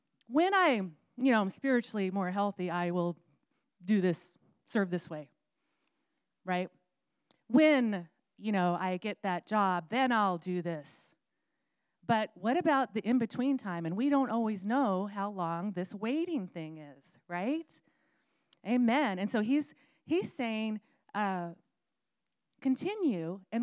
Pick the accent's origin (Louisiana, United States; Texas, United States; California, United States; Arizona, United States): Texas, United States; now in Seattle, United States; Y'all know I'm from Texas. And when I first came here, I didn't want to stay here.